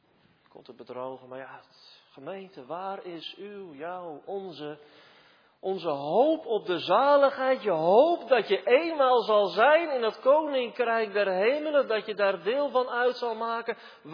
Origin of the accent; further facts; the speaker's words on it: Genemuiden, Overijssel, Netherlands; ik kom zelf uit Genemuiden oorspronkelijk. We zijn allemaal kerkelijk opgevoed.